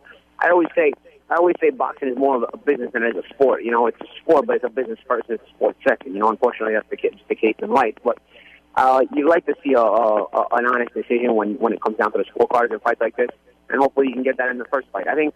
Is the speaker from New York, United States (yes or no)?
yes; Brooklyn, New York, United States; The world I come from Brooklyn in the 80s and 90s.